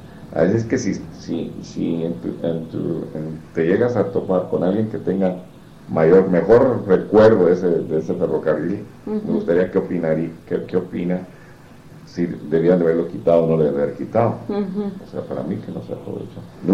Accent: Mexicali, Baja California, Mexico; born there; mi padre fue pionero aquí en Mexicali, fue de los primeros médicos en Mexicali. Yo nací en la Avenida Madero.

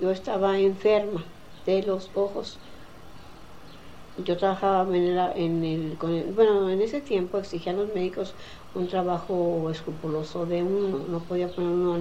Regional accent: Mexico; moved away; Yo soy de México.

